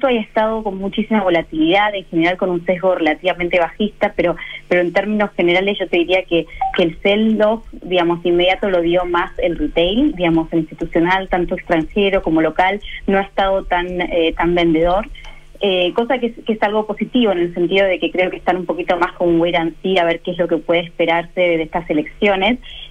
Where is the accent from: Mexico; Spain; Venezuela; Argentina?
Argentina; No, yo soy de Argentina